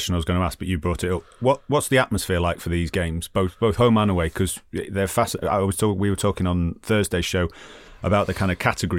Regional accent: England, United Kingdom; accent: northern; my northern accent has gone up a couple of notches

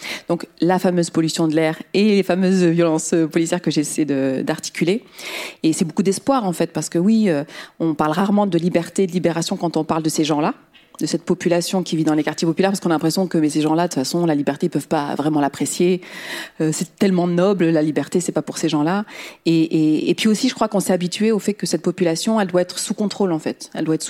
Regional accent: Rif, Morocco; Alors moi, je dis que c'est une spécialité du Rif parce que je suis du Rif.

